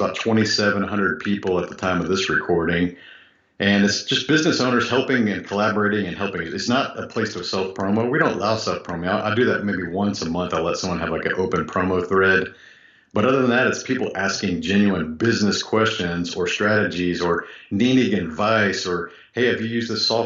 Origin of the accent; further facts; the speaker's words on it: Houston, Texas, United States; also born or lived in Japan / California; My mom is from Japan, and my dad was in the U.S. Marines. He was stationed there in the Vietnam War. And I was actually born in Japan and moved to, California for 1 year when I was a baby, and then Houston since I've been 2 years old. So, yes, I guess I'm a native Houstonian is what we call us.